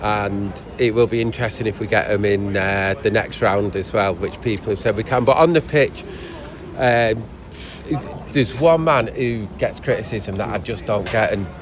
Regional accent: Manchester, North West England, United Kingdom; we're from North Manchester and there's houses around us for sale at 250,000, and you know, but wages in Manchester are not even close to being.

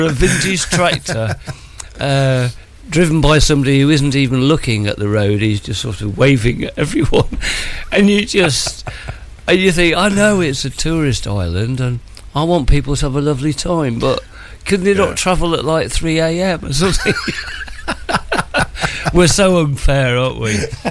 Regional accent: Edgware, London, United Kingdom; but I came from Edgware, just outside London.

